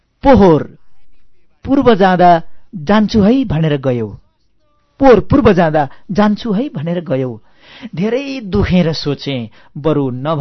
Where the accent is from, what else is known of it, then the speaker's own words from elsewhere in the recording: Ilam, Koshi Province, Nepal; also born or lived in Manipur, India; मेरो बचपनका साथीहरू जस्तो इलाम रहँदैका गुरुहरू, मैले त भारतमा पढेँ, मणिपुरमा लामो समय उता बसेँ